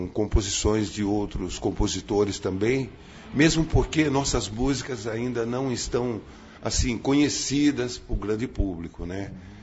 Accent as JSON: {"language": "Portuguese", "town": "Campinas", "region": "São Paulo", "country": "Brazil", "also_born_or_lived": "Amparo", "said": "E eu sou de Campinas, né? E não abro mão. Né? Nasci em Amparo, mas, poxa, aqui a minha relação com Campinas é bastante intensa, né?"}